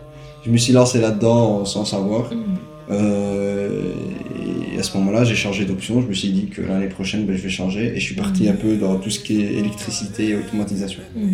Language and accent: French; Belgium; also born or lived in Italy; vu que je suis venu ici quand même assez jeune, je suis venu ici en Belgique quand j'avais l'âge de 9-10 ans. Donc mes études secondaires, je les ai passées ici, j'ai fait mes études ici, mes diplômes, je les ai eus ici, justement en Belgique.